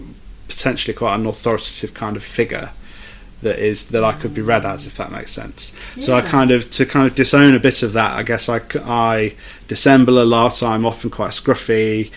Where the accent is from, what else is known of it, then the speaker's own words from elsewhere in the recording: Derby, East Midlands, United Kingdom; So, I'm from Derby, which is like a small city in the North Midlands, and I was from a very particular bit of Derby, which is very, very white, working class kind of area.